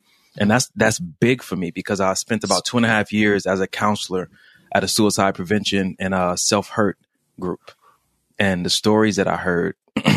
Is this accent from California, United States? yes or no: yes; Los Angeles, California, United States; I grew up in Los Angeles, California, as you just heard, without my father.